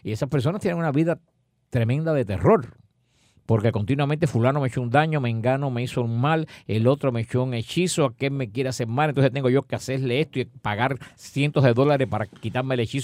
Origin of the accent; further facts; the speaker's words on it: Mariel, Artemisa, Cuba; también allá a Cuba, allá a mi tierra, por lo mío a Mariel